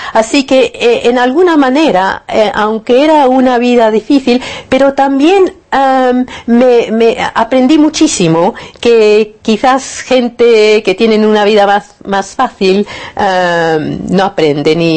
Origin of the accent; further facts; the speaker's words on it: Barcelona, Catalonia, Spain; born there; also born or lived in New Zealand / Italy / Argentina; Yo misma no había, nací en Barcelona, así que Alemania no fuimos.